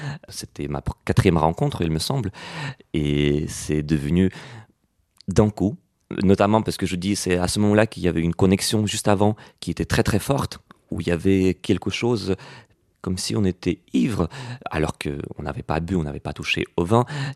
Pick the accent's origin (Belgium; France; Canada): France; Moi, je venais de la France, donc on ne parlait pas la même langue.